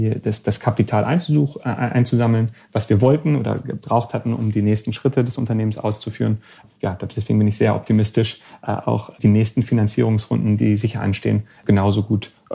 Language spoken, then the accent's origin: German; Germany; ich bin ja ursprünglich aus Deutschland